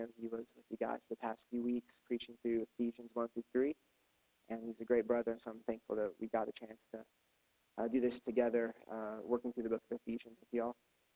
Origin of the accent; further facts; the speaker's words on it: Arizona, United States; I'm from Arizona, so as a Phoenix Suns fan